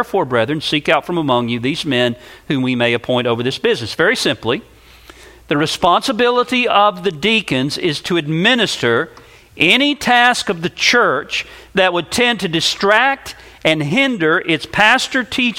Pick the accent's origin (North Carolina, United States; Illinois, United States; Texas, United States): North Carolina, United States; in the churches that I grew up in and in North Carolina, many of them